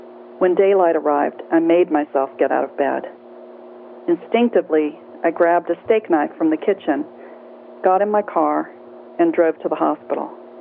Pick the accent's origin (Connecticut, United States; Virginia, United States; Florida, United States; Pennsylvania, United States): Virginia, United States; I had graduated from college a few years before and moved back to my hometown in Virginia.